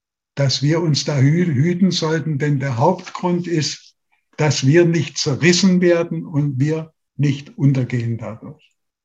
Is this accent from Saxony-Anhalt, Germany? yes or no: yes; Saxony-Anhalt, Germany; born there; also born or lived in southern Germany; Von meinem Leben habe ich 40 Jahre in Süddeutschland verbracht und bin seit 1991 wieder in mein Geburtsland, heute Sachsen-Anhalt, zurückgekehrt.